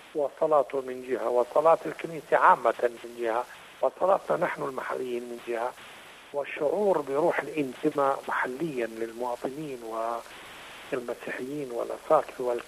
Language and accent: Arabic; West Bank, Palestine; أوضاع القائمة عندنا بالضفة الغربية هون والمناطق المحتلة